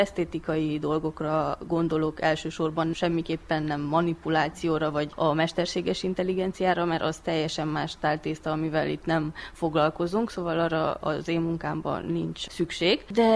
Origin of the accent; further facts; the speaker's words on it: Transylvania, Romania; Mert ez otthon Erdélyben szerintem egy nagyon nagy hiányosság, hogy minden, ami kreatív, egy kicsit háttérbe van szorítva.